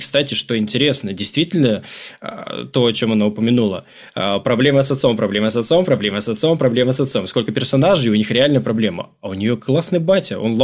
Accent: Kazakhstan; Ну, я из Казахстана, я понимаю, о чем он.

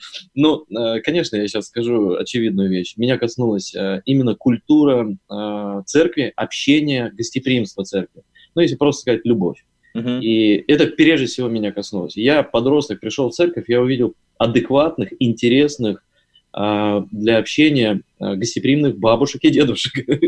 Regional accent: Perm, Perm Krai, Russia; еще там, в Перми, в моем родном городе.

